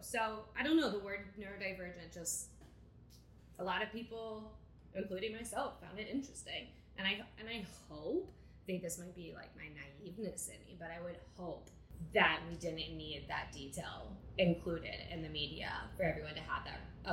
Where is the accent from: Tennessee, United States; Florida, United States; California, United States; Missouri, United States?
Missouri, United States; And you know, I'm someone from Missouri where women's rights are actively being taken away, and it's tough to see.